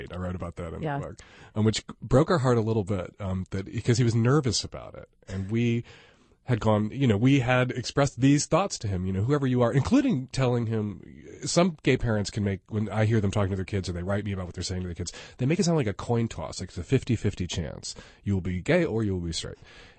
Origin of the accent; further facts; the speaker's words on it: Chicago, Illinois, United States; moved away; You know, I grew up in Chicago, but I still kind of had to leave to feel free enough to be myself.